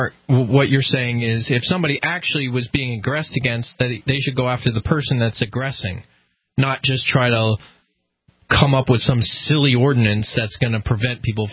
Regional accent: New Jersey, United States; I used to go to New York City an awful lot because I grew up in New Jersey.

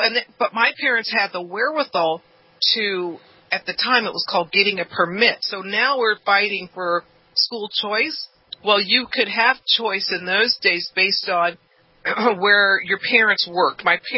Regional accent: Los Angeles, California, United States; Yeah, I grew up in South Central, but across the street from the Gardena line.

